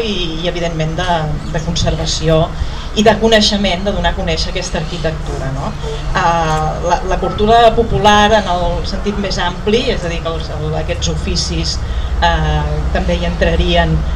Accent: Catalonia, Spain; Jo soc del Garraf, soc aquí al costat de Vilanova

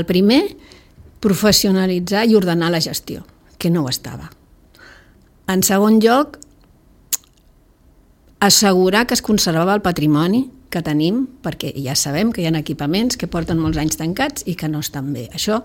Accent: Sitges, Catalonia, Spain; Venir aquí era donar un pas i treballar al meu poble, pel meu poble

